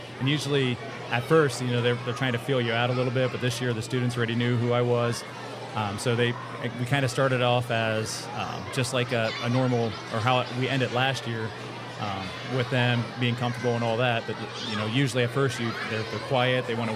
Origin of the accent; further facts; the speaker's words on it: Coldwater, United States; So I'm originally from Coldwater, graduated in 04